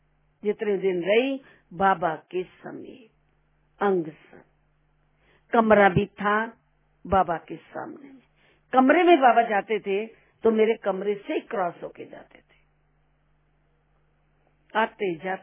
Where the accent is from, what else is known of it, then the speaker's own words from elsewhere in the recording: Punjab, India; यहाँ सर्दी तो बहुत होती थी और हम पंजाब से आए थे